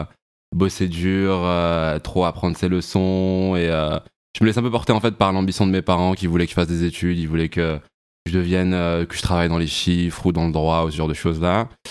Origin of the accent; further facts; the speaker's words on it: Thionville, Grand Est, France; Et ouais, on vient de Thionville. C'est assez marrant parce que c'est un petit peu, c'est une très petite ville, mais c'est un petit peu un petit vivier de talent.